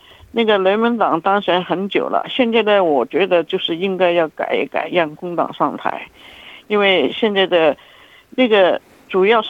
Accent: Guangdong, China; Chinese is a second language; 我是广东人，说普通话不是说得很好

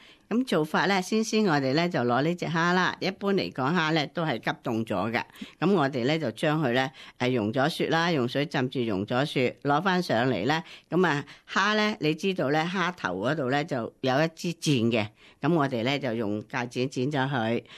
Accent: China; now in Australia; 咁而咧就冬节咧就系我中国人嘅即系过冬啦

